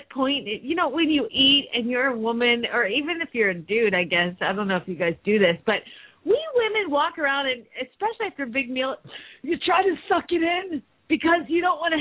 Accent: Phoenix, Arizona, United States; from Phoenix, Arizona, and you're listening to Horses in the Morning on the Horse Radio Network

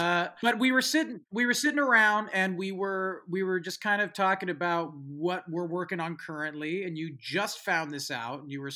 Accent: California, United States; I'm from. San Francisco Bay Area.

